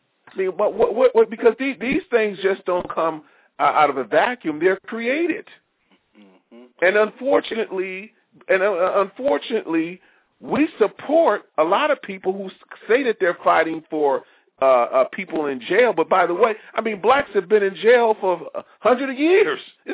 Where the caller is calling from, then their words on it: Maryland, United States; I'm calling you from Maryland.